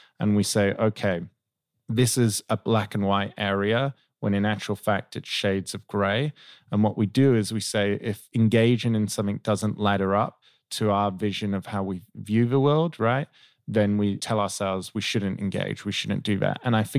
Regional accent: Perth, Western Australia, Australia; I grew up in Perth, Western Australia, most isolated city in the world, but it's also a great place to live, many opportunities.

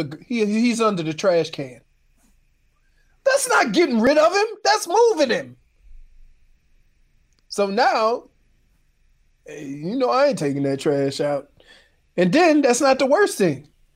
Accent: New Orleans, Louisiana, United States; See, because if I would have said that and I was growing up in New Orleans, everybody would just avoid the garage.

